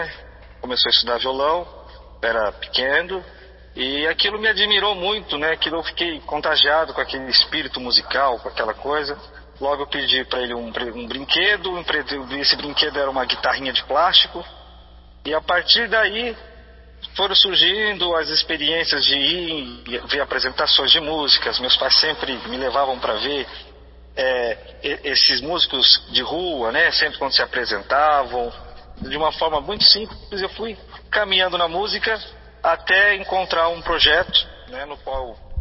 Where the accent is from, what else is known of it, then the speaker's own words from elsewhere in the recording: Londrina, Paraná, Brazil; Sou londrinense.